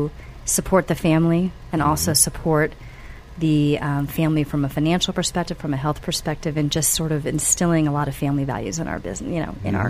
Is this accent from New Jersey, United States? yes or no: no; Washington, District of Columbia, United States; Actually, I'm from this area, born and raised, Washington, D.C. area.